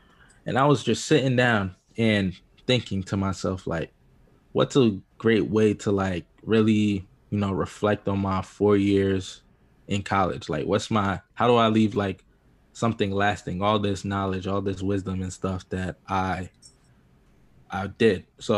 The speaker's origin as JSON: {"language": "English", "region": "New Jersey", "country": "United States", "said": "because I'm coming from New Jersey to move to California."}